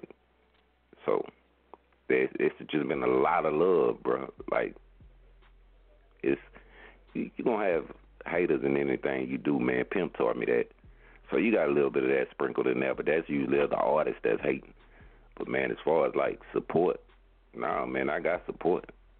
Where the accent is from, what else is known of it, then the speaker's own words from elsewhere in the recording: Mississippi, United States; I mean, people got a stigma about Mississippi that some of it's true, but where I'm from, it's not. You know what I'm saying? I'm from the Gulf Coast, man.